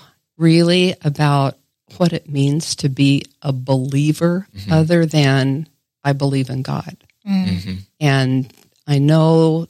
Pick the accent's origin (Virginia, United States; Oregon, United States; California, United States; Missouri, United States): Oregon, United States; John Day; I think I was just a typical kid, I grew up in John Day, and really small town.